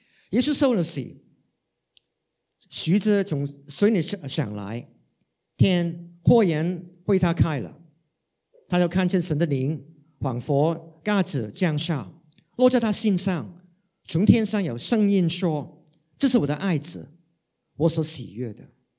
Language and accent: Chinese; Hong Kong; first language Cantonese; Chinese is a second language; 其实呢，我平常不是一个说普通话的人，平常呢，我是一个说广东话的人，我在香港成长，所以呢，我说的普通话都是很普通，很普通的普通话。